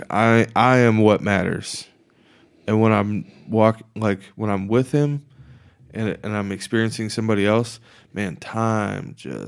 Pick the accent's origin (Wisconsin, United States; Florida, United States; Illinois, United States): Florida, United States; Jacksonville; I'm from Jacksonville and like love surfing, and I miss going to the beach and I miss surfing at sunrise. That was my favorite time on the East Coast.